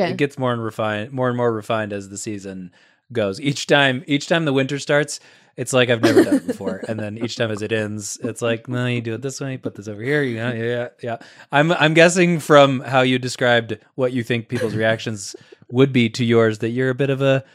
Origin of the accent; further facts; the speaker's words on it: Atlanta, Georgia, United States; This isn't like when I was growing up in Atlanta and a flurry came down and schools were closed